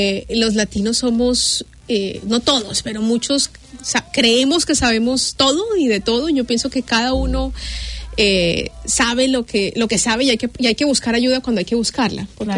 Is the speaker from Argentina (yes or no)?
no; Colombia; Soy mamá, soy colombiana, y bueno, me encanta la música también, la danza, el baile, como buena colombiana.